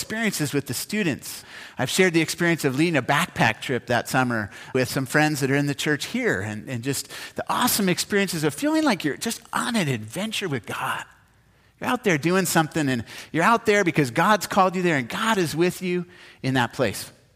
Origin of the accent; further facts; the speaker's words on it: Cupertino, California, United States; about an hour south of where I grew up in Cupertino.